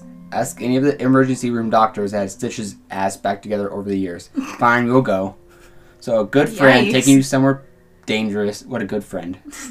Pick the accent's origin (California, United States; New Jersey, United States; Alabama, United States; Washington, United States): New Jersey, United States; I'm from Jersey. I can't do it.